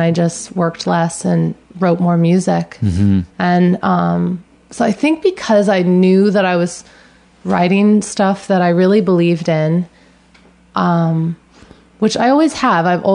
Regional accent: California, United States; I don't know if it's because I'm from the Bay Area, but I always did The Artist's Way and The Vein of Gold.

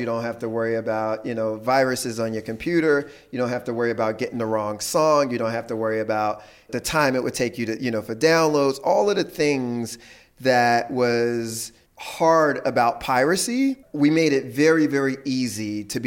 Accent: Philadelphia, Pennsylvania, United States; I grew up in Philly, just a lover of hip hop music.

